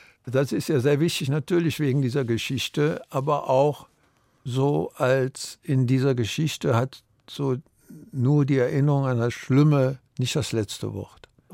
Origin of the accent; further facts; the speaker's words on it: Viersen, North Rhine-Westphalia, Germany; also born or lived in Düsseldorf; Also in Düsseldorf selber habe ich nicht lange gelebt, aber dann in Viersen bin ich groß geworden, Mönchengladbach, die Ecke, Krefeld. Landschaftlich die weite Ebene, keine Berge.